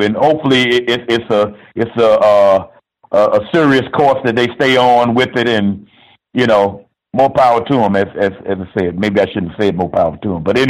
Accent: Miami, Florida, United States; I'm from Miami

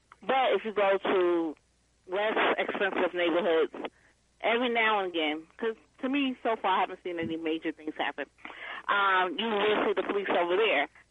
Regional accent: New York, United States; I'm not saying leave New York. I'm from New York and I love New York.

